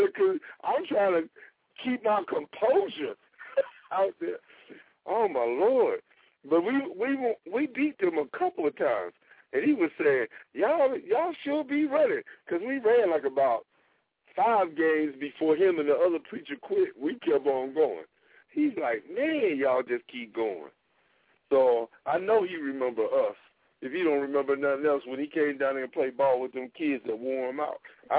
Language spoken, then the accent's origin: English; New York, United States; and I'm from New York